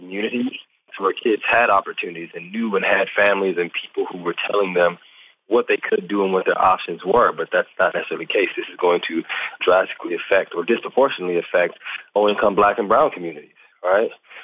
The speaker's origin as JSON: {"language": "English", "town": "Chicago", "region": "Illinois", "country": "United States", "said": "I'm from Chicago originally."}